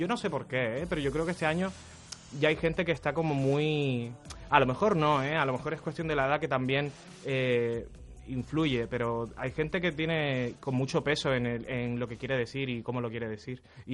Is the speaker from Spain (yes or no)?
yes; Las Palmas, Canary Islands, Spain; siempre fue en Las Palmas, ¿no?, de donde yo soy